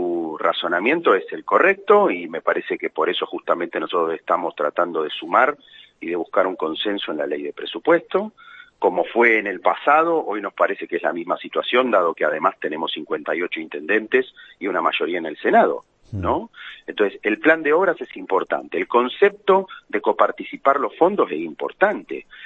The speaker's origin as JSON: {"language": "Spanish", "region": "Buenos Aires Province", "country": "Argentina", "said": "Nosotros somos bonaerenses"}